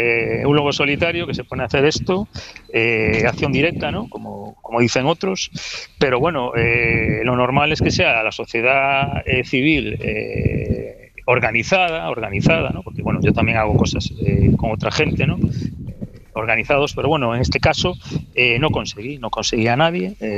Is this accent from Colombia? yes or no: no; Galicia, Spain; Yo, los cursos fluviales en unos ríos gallegos, sí. En mi pueblo tenemos un par de ríos